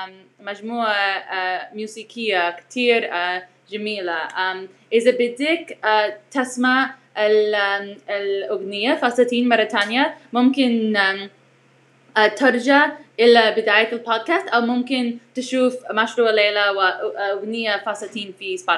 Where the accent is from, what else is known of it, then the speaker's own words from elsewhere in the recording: the South, United States; Arabic is a second language; now in California, United States; في طفولتي أنا سكنت في جنوب أمريكا كمان فالرطوبة ما كانت مشكلة بالنسبة لي, بس الآن عشان أنا سكنت في كاليفورنيا لي 10 سنوات